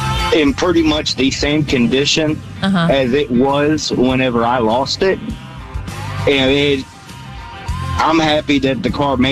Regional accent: LaPorte, United States; I'm from LaPorte.

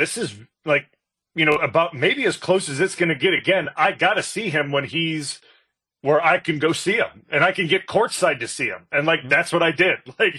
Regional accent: Chicago, Illinois, United States; as a young kid growing up in Chicago, my dad would take me to Bulls games. I got to see Jordan play.

